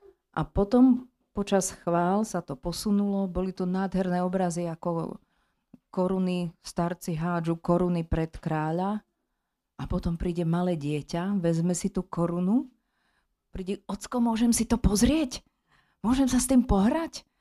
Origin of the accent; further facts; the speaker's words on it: Rumanová, Nitra Region, Slovakia; som z Rumanovej pri Nitre.